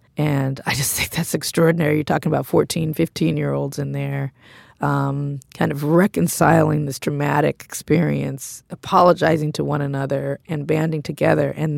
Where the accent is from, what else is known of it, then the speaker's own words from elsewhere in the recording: Compton, California, United States; But, you know, I'm from Compton, and I was like, damn, it was rough here.